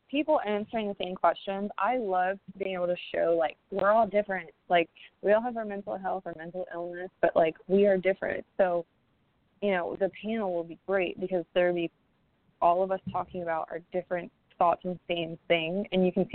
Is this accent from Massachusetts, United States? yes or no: no; Philadelphia, Pennsylvania, United States; I'm from Philly, like, the suburbs of Philly, so, like, I have no filter sometimes